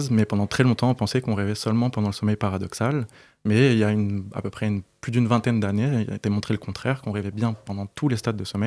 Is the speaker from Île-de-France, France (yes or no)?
yes; Limeil-Brévannes, Île-de-France, France; Je viens de Limeil-Brévan, dans le 94.